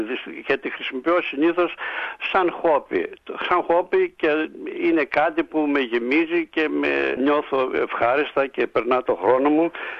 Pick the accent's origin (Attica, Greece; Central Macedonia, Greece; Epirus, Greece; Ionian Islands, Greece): Central Macedonia, Greece; Stefanina; now in Australia; Κατάγομαι από τη Θεσσαλονίκη, από το χωριό Στεφανινά και στην Αυστραλία ήρθα τέλος το 1966, Χριστούγεννα.